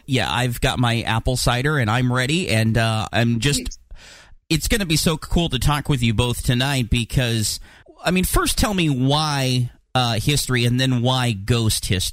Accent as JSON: {"language": "English", "region": "Oregon", "country": "United States", "said": "here in my home state of Oregon"}